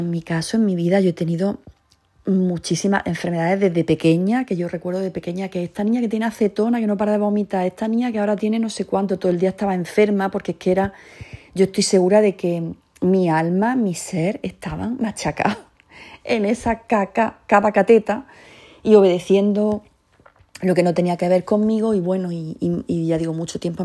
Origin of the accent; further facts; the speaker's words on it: Andalusia, Spain; yo nací en un pueblo de Jaén, España, y que ahí en mi pueblo y en mi familia y en mi entorno